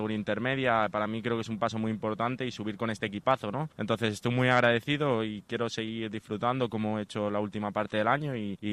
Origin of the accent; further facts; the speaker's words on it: Andalusia, Spain; El ciclismo, Diego Pablo, Sevilla. ¿Por qué? De mi pueblo.